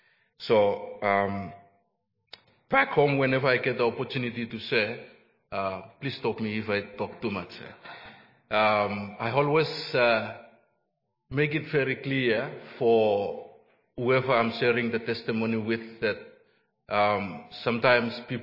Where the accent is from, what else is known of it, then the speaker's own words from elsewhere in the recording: Vanuatu; I'm from Vanuatu.